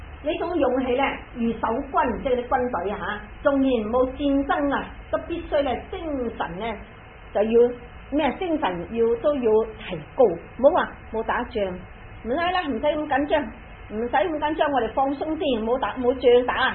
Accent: China; 咁我哋中國人咧就攞前面嗰個音，就唔攞後面嗰個音嘅。

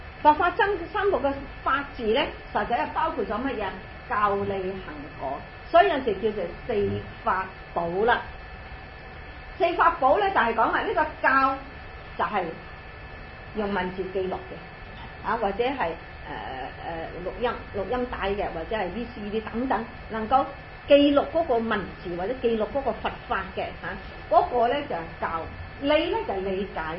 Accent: China; 好似我哋中國人講啦，出海又要平安，翻返嚟又要平安啦。

